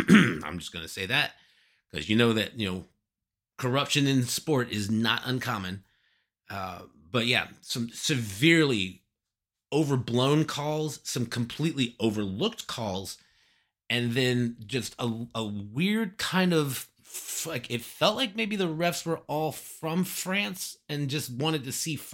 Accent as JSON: {"language": "English", "country": "United States", "said": "I'm proud of you as an American and as a human for just being good people."}